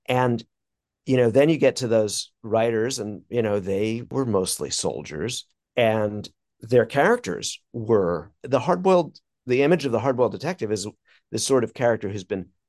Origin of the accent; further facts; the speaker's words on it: Brooklyn, New York, United States; I'm not disguising my origin story. I did grow up in the 70s